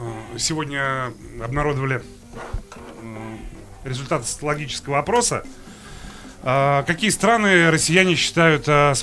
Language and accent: Russian; Latvia; Я из Латвии, мы на третьем месте.